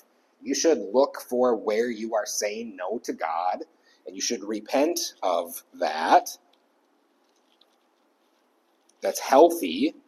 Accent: United States; the easiest one as an American to bring up right now

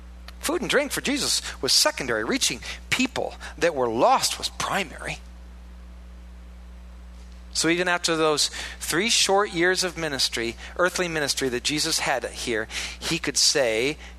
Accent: Iowa, United States; I come from a holiness background, which is like, you know, like deep Baptist. I'm from Iowa.

